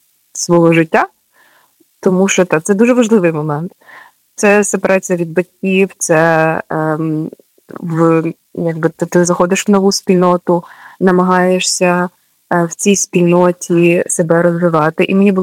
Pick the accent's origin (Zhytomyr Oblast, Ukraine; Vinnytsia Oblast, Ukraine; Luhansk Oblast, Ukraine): Vinnytsia Oblast, Ukraine; Vinnytsia; в моїй діцезії, бо я з Вінниці.